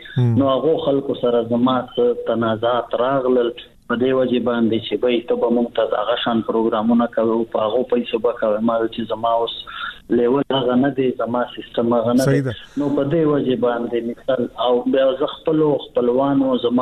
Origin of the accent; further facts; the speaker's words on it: Bannu, Khyber Pakhtunkhwa, Pakistan; زه خو بیسیکلی د بنو یم، په بنو کې پیدا شوی یم، په بنو کې لوی شوی یم. بنو زمونږ ابایی علاقہ دا، زمونږ دا پلار، زمونږ دا نکنو جائیدادونه ټول بنو کې دي.